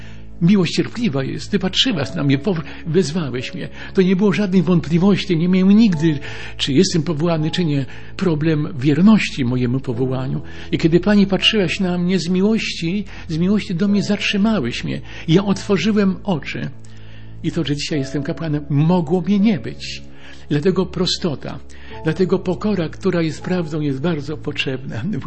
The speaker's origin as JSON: {"language": "Polish", "town": "Chełmno", "region": "Kuyavian-Pomeranian Voivodeship", "country": "Poland", "said": "pochodzę z Chełmna, są dwie parafie"}